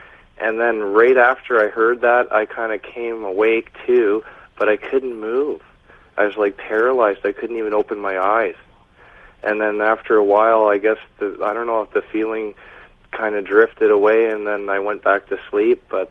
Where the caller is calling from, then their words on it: British Columbia, Canada; I'm calling from the Fraser Valley in British Columbia.